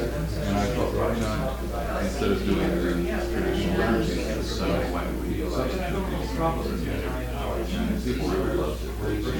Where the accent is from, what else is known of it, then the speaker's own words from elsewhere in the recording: United States; I'm American